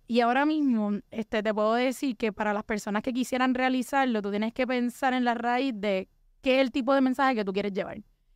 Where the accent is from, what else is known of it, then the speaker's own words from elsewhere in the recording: Arecibo, Puerto Rico; Estoy tirando aquí frases coloquiales, acuérdense que soy de Arecibo.